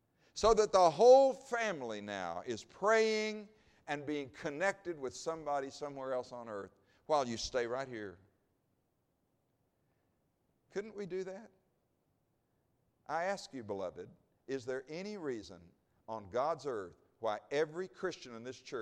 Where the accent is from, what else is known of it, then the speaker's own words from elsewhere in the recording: Texas, United States; And I will tell you, I'm a Texan